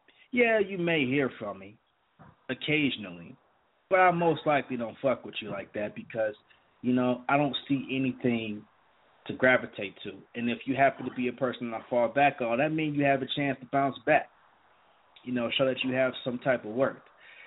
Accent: Detroit, Michigan, United States; I grew up in Detroit on the west side.

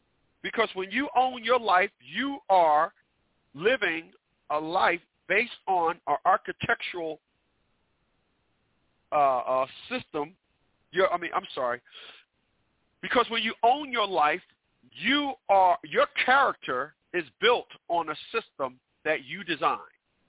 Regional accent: Newark, New Jersey, United States; especially where I'm from, people. I'm from Newark, New Jersey.

